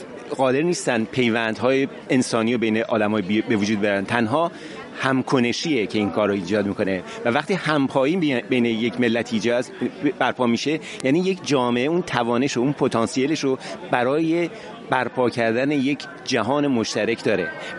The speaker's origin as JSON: {"language": "Persian", "country": "Iran", "said": "ما همه ایرانی هستیم"}